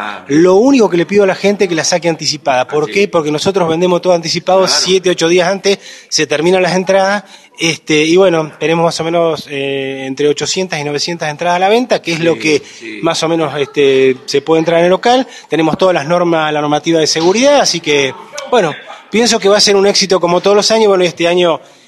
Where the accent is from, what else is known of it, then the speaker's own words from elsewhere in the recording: Colombia; Soy descendiente de alemanes y soy oriundo de Colombia.